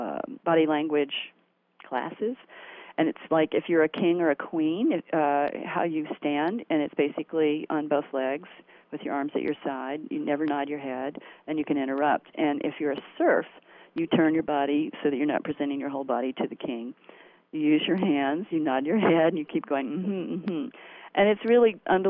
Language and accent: English; the South, United States; And when I grew up in the South, there was this term called don't be ugly.